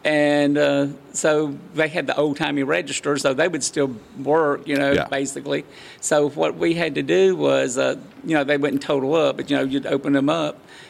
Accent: Blue Creek, Alabama, United States; Actually, I am not from Hueytown. My aunts, my uncles, my grandparents, all of them were from Hueytown. I actually lived in a little place called Blue Creek, which is probably about 10 miles from Hueytown.

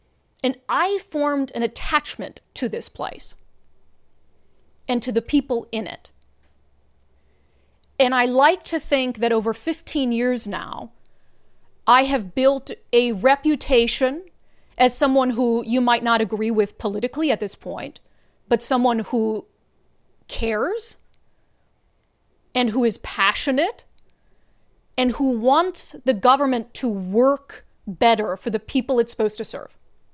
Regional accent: Midwest, United States; moved away as an adult; so Washington State is not where I'm from. I'm from the Midwest. You guys know that. But this is where I've lived my entire adult life. After college, I came here.

